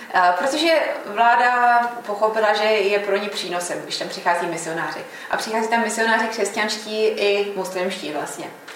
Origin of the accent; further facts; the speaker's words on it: Zábřeh, Olomouc Region, Czechia; a pocházím ze Zábřeha, kde jsem vlastně vyrostla v rodině vašeho současného administrátora